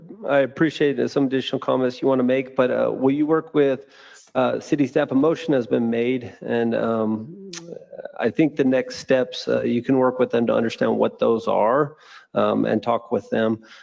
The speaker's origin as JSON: {"language": "English", "region": "East Coast", "country": "United States", "said": "Well, I've always viewed it as interesting because I came from the East Coast"}